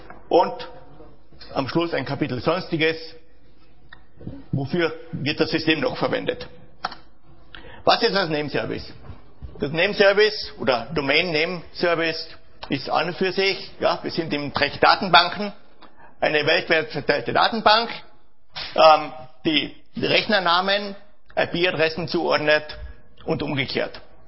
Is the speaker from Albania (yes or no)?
no; Austria; ich komme aus Österreich, ich hoffe, ich bin einigermaßen verständlich, trotz eines möglichen Dialekts